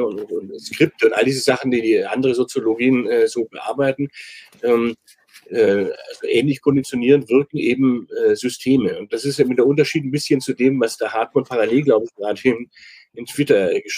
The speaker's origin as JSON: {"language": "German", "town": "Erlangen", "region": "Bavaria", "country": "Germany", "tie": "born or raised there", "said": "die aus meiner Heimatstadt kommt, weswegen ich sie natürlich schätze, den Erlanger Kunstoptimismus"}